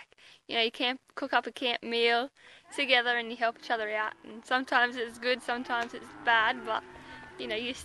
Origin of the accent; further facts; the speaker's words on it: Nyngan, New South Wales, Australia; I'm 22 from Nyngan, New South Wales. I'm currently in the stock camp at Pigeonhole Station, Northern Territory.